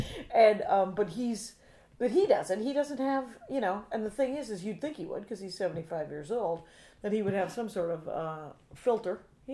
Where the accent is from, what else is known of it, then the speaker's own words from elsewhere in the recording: Wisconsin, United States; I'm from Wisconsin